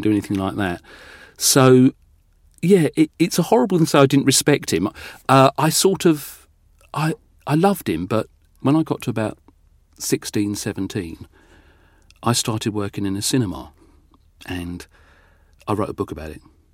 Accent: Ireland; my dad was called Patrick, because I'm Irish.

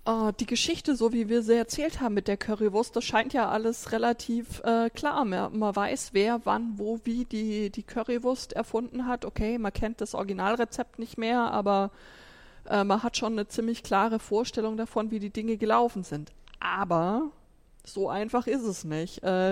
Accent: West Germany, Germany; So als Westdeutsche

